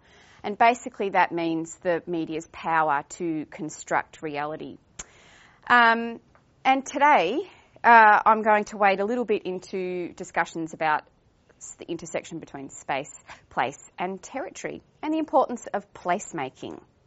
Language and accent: English; Warrnambool, Victoria, Australia; I actually was born and raised in Warrnambool. I have a very deep sense of place with this area, and to the point that I have returned to live in this area with my husband and 3 children. My family is in Warrnambool.